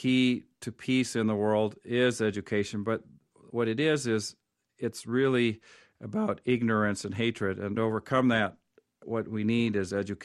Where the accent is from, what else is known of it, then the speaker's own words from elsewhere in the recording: Tanzania; Well, I grew up in Africa, Tanzania, for 15 years